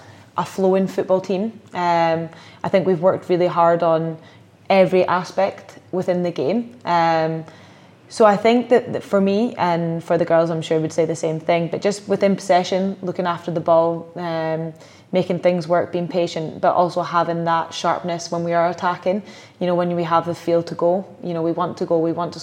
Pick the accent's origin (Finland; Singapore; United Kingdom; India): United Kingdom; Scotland; yeah, obviously being Scottish, I was well aware of it being here